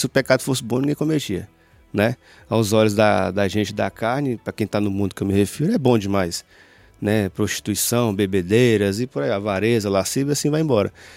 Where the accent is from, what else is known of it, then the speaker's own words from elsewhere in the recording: Brasília, Federal District, Brazil; born there; also born or lived in Nova Russas; a gente foi morar com a minha avó lá em Brasília, que eu sou nascido em Brasília, né?